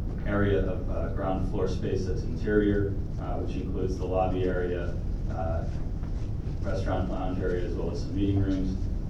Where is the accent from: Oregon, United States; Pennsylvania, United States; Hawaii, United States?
Oregon, United States; Portland; now in Seattle, United States; I grew up in Portland. I grew up in Westland, went to Westland High School, went to Portland State University. Upon graduating, I went to Seattle